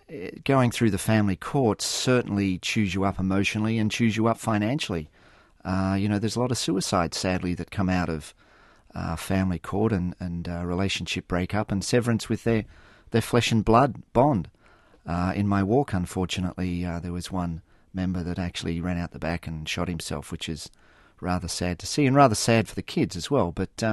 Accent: Australia; moved away as an adult; now in Wisconsin, United States; My daughter was born in Australia, and we were living there

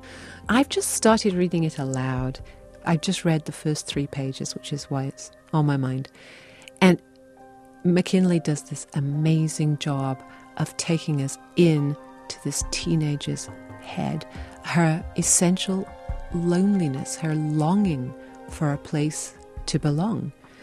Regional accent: England, United Kingdom; I was very English. I am very English. But now that I've lived in this country for a bit

